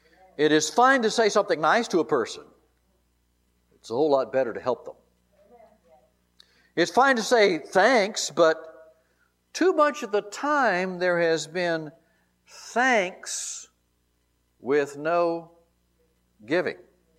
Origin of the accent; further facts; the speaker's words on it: United States; I'm so glad I am an American. I'm proud of it.